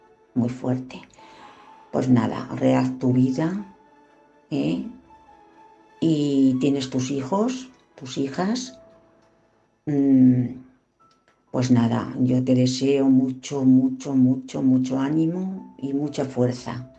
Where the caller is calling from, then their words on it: Madrid, Community of Madrid, Spain; de Madrid.